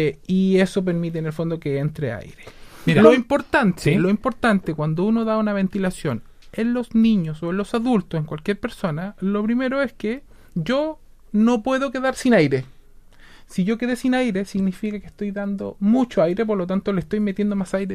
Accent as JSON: {"language": "Spanish", "country": "Chile", "said": "Nosotros tenemos que ser capaces, como chilenos, más temprano que tarde"}